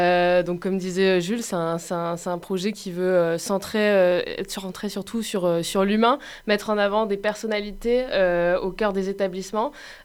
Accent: Amiens, Hauts-de-France, France; Oui, donc nous, on vient du nord de la France, on vient d'Amiens.

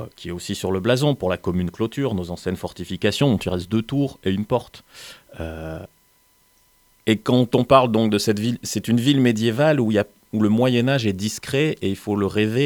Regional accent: Arles, Provence-Alpes-Côte d'Azur, France; born there; C'est ça, je suis né à Arles.

